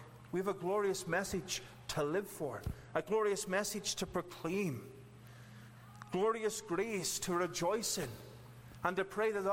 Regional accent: Northern Ireland, United Kingdom; now in Australia; I came from Northern Ireland where it rained all the time.

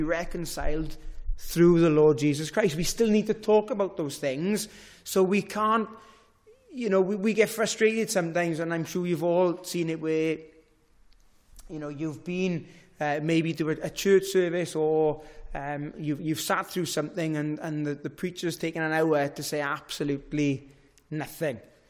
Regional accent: Wales, United Kingdom; I was from Llandudvadra.

